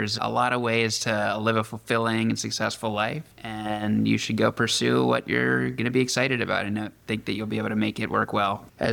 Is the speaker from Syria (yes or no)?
no; Virginia, United States; Came from outside of the wine world. I grew up in Virginia.